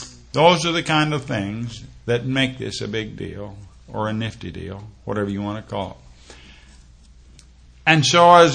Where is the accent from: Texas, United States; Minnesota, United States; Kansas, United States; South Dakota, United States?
Kansas, United States; New York, let's face it, for a kid who was born and raised in Kansas, New York is fairly sophisticated.